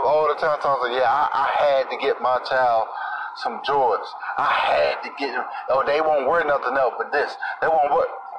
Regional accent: Washington, District of Columbia, United States; I'm from Baltimore. Well, I'm from D.C., but I don't like Redskins, so I fuck with Baltimore.

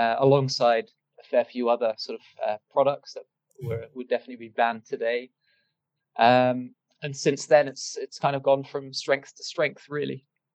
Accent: Belgium; moved away as an adult; now in United Kingdom; So I was born and raised in Belgium, ended up going to the UK for my undergraduates

